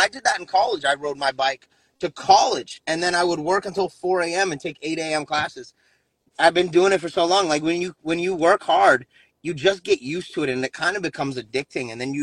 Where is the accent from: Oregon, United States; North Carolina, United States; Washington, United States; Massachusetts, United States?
Massachusetts, United States; Boston; And I'm from Boston. I'm from this area. And my mom was here.